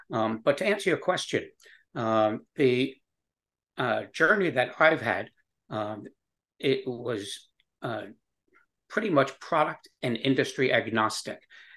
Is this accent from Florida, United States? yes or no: yes; Florida, United States; I moved to Atlanta from Florida, which is where I lived at the time. Loved where I lived. It was up by a beautiful lake, Lake Lanier, just a little bit north of you, where you are. And it was nice. I did miss the coast, which is where I grew up